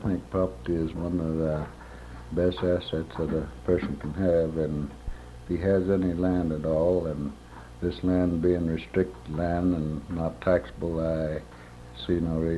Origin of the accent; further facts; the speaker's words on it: Pawnee, Oklahoma, United States; Oh, most of my life, up until about 22.